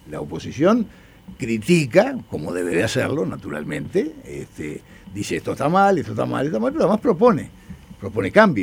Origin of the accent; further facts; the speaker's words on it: Colonia Suiza, Colonia, Uruguay; en Colonia Suiza, mi pueblo, ha pasado, y después no vuelven